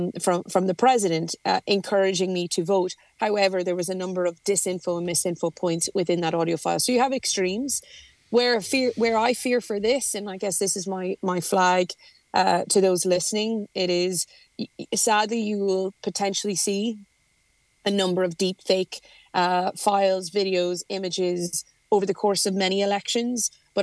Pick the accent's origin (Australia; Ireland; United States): Ireland; as an Irish MEP, we also have due diligence, the fact that we house a number of the social media platform companies in this country EU.